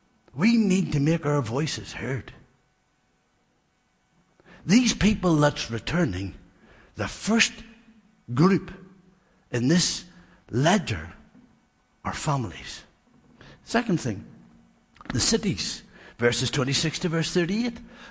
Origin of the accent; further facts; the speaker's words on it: Mullen, Ireland; I come from Mullen, from the Republic of Ireland.